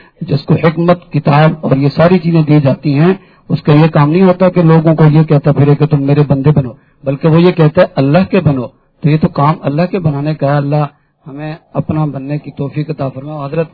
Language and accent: Urdu; Peshawar, Khyber Pakhtunkhwa, Pakistan; میں پشاور سے تعلق ہے،